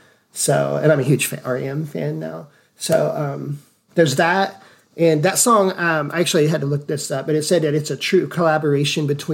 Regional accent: Vermont, Illinois, United States; I'm from Vermont, Illinois, Vermont IL, population 801.

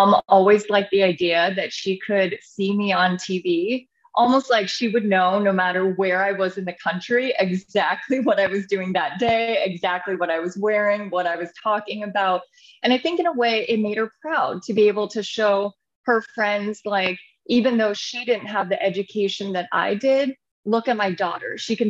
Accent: Santa Rosa, California, United States; I grew up in California, Northern Bay Area in Santa Rosa.

